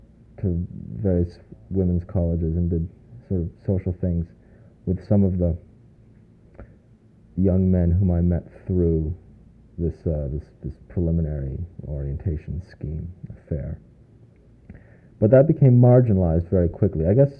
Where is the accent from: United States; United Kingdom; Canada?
Canada; Well, being a Canadian, I was I was designated a foreign student.